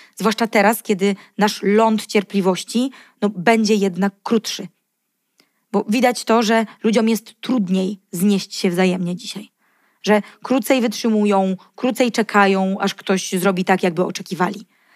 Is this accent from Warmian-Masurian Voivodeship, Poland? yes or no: no; Kraków, Lesser Poland, Poland; Jestem z Krakowa, więc no tutaj nie mogę